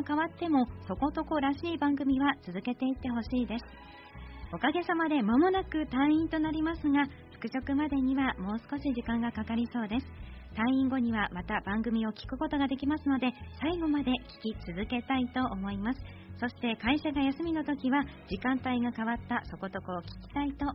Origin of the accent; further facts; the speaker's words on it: Sapporo, Hokkaido, Japan; この前までは長野県の信越放送でアナウンサーをしていました。